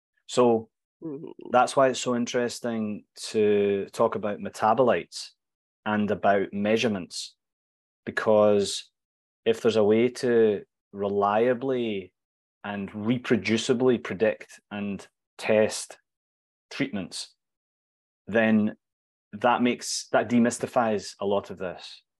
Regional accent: Glasgow, Scotland, United Kingdom; I was actually pioneered in my hometown of Glasgow.

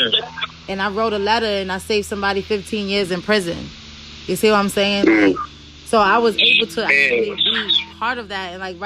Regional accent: Brooklyn, New York, United States; because I was born and raised in Brooklyn, Brownsville, you know, one of the baddest neighborhoods in Brooklyn. So I was raised differently.

